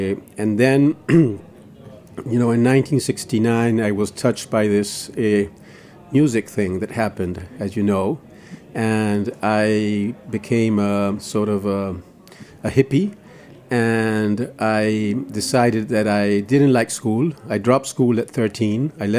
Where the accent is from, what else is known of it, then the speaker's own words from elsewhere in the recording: Patagonia, Argentina; English is a second language; also born or lived in United States; And then after that, when I was about five, six, we moved to Patagonia, to a little town in Patagonia in the Lakes District, very beautiful place.